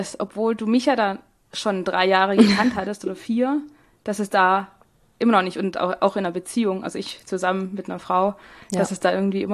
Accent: Stuttgart, Baden-Württemberg, Germany; ich komme ja hier aus Stuttgart, aus der Nähe von Stuttgart

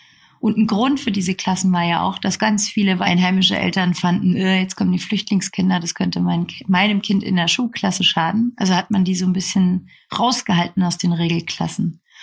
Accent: Nuremberg, Bavaria, Germany; also in Nürnberg, wo ich herkomme

